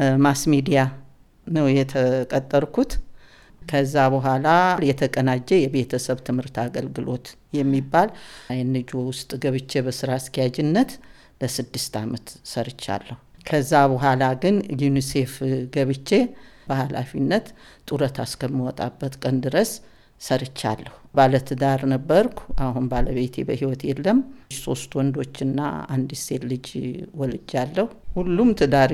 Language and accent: Amharic; Kutaber, Amhara, Ethiopia; born there; የተወለድኩት ኩታበር ወረዳም ይባላል አካባቢ ነው።